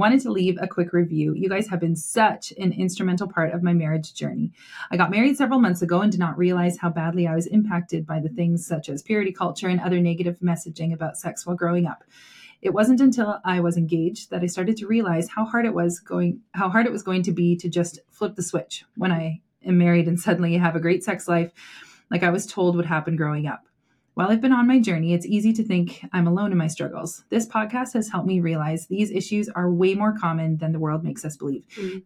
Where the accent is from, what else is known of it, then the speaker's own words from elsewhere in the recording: Saskatchewan, Canada; we grew up in Saskatchewan, and then every summer we'd come out here to the Okanagan for our summer.